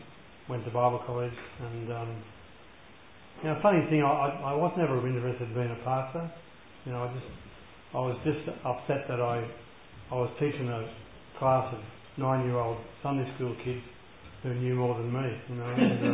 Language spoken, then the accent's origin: English; Gunning, New South Wales, Australia; just to give you a bit of background, I grew up in Gunning.